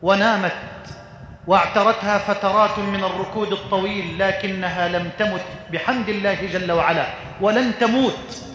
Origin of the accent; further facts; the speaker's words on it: Egypt; أن تجعل بلدنا مصر واحةً للأمن والأمان